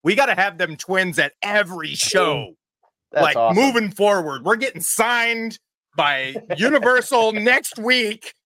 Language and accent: English; Texas, United States; We're from Texas.